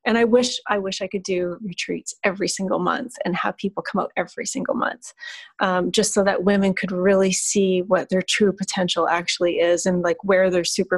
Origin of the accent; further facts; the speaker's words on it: Canada; because I'm from Canada and I spent a lot of time in Canada